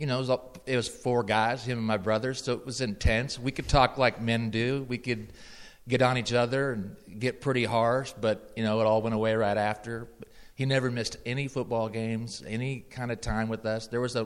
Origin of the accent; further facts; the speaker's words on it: Iowa, United States; Yeah, I grew up in Iowa. My mom and dad were awesome.